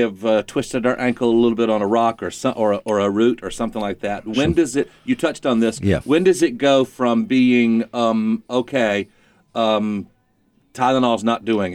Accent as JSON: {"language": "English", "region": "the South", "country": "United States", "tie": "born or raised there", "said": "So I grew up in the South."}